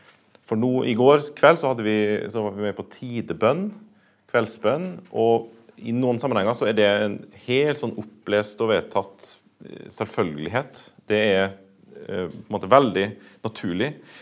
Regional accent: Trøndelag, Norway; now in Northern Norway; Jeg fra Trøndelag, helt nord I Trøndelag, opp mot Nordland, eller mot kysten, opp mot Nordland fylket. Men jeg har bodd hele mitt voksne liv I litt ulike plasser I Nord-Norge.

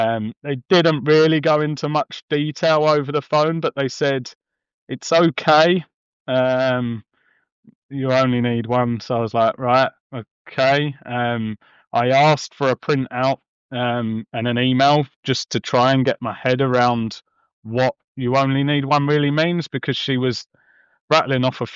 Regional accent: South East England, United Kingdom; now in Carlisle, United Kingdom; So, like you say, I'm living my trade up in Carlisle now. I'm from Kent originally.

